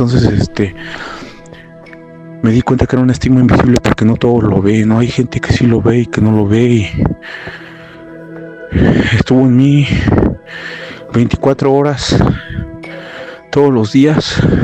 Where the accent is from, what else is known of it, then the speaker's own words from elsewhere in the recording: Tlalpan, Mexico City, Mexico; soy de aquí de Tlalpan.